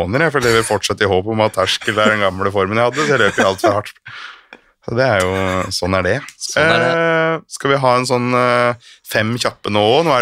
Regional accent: Flå, Buskerud, Norway; Flø i Hallingdal.

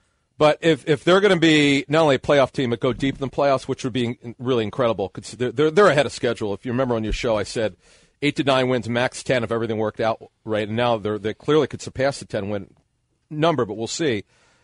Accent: Philadelphia, Pennsylvania, United States; Growing up in the Philadelphia area, he was one of the guys.

